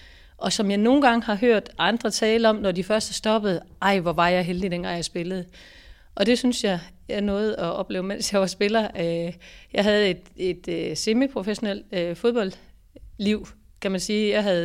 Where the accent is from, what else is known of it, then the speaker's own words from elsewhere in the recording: Stensballe, Central Denmark Region, Denmark; Jeg har startet i Stensballe, hvor jeg voksede op, og så har jeg været omkring Aarhus her